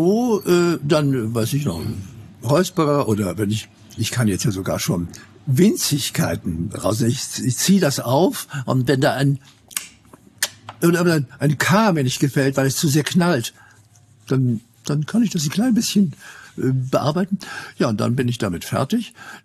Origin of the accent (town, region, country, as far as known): Germany; first language German